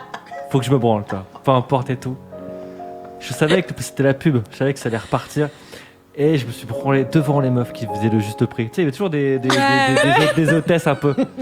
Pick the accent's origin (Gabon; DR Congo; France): France; Hauts-de-France; born there; Et pourtant, je suis né dans le Nord, tu vois.